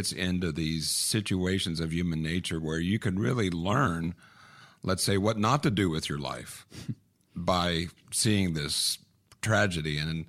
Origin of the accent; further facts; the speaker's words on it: Oklahoma, United States; hey, I'm here from Oklahoma. I host Just the Best Literature.